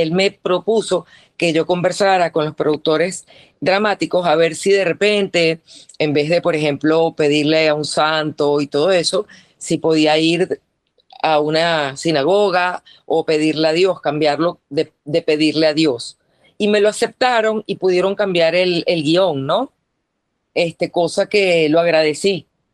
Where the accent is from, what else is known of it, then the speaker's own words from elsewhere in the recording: Venezuela; que para nosotros es como un orgullo mantener esas costumbres como venezolana.